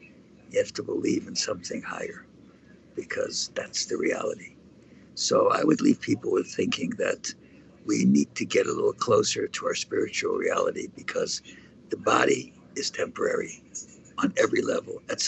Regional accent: Canada; also born or lived in New York; I was a student in New York. We lived there for a year. I got married there, but I'm a Canadian, actually.

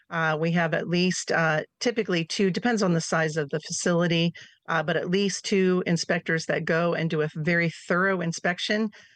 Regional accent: Ohio, United States; seeing animals that I would never have an opportunity to see in my backyard, being that I am from Ohio.

